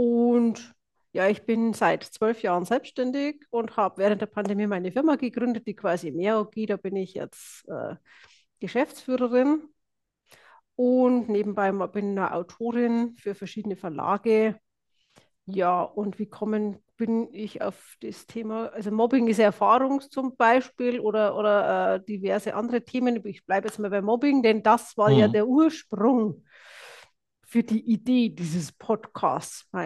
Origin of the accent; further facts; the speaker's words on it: Straubing, Bavaria, Germany; accent: Lower Bavarian; Ich komme aus Straubing. Wie man hört, es ist in Niederbayern, dieses rollende R.